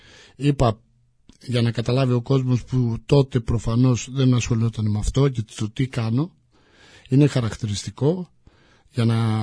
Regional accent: Patras, Western Greece, Greece; είμαι από την Πάτρα, έχω μεγαλώσει στην Πάτρα, έχω μεγαλώσει μέσα στην Παναχαϊκή.

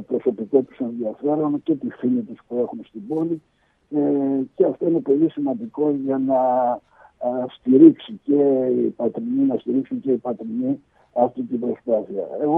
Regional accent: Patras, Western Greece, Greece; γιατί εγώ γεννήθηκα στην Πάτρα, μεγάλωσα ένα χρονικό διάστημα στην Πάτρα.

